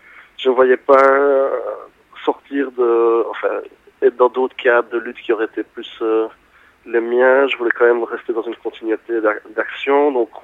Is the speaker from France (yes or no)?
no; Liège, Wallonia, Belgium; c'est juste à côté de chez moi, puisque je suis liégeois.